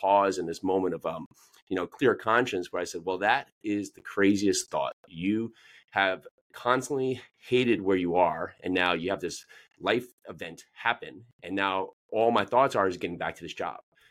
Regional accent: New Jersey, United States; also born or lived in New York City; now in Tennessee, United States; I live down here just south of Nashville, Tennessee. I was born and raised up in New Jersey. You said we had like kind between your office up there. Lived in New York City for about 11 or 12 years.

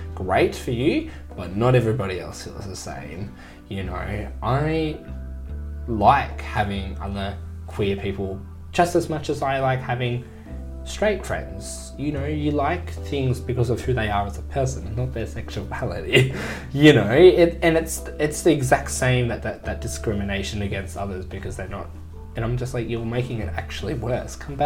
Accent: Queensland, Australia; born there; But I was born in Queensland, which it hasn't changed.

